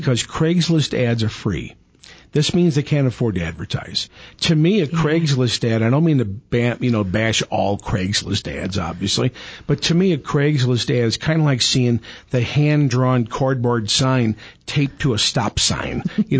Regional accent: Missouri, United States; my hometown team finally won Hockey Stanley Cup. Finally. Mm-hmm. Finally. Guess what? I go online to a couple of my hometown company's websites, and there's a blizzard of ads for, you know, hockey merchandise, you know, Blues, championship caps, shirts

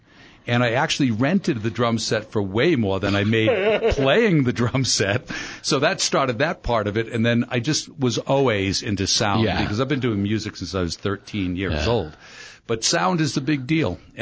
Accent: Rhode Island, United States; now in Arizona, United States; Well, what happened is I came out here from Rhode Island.

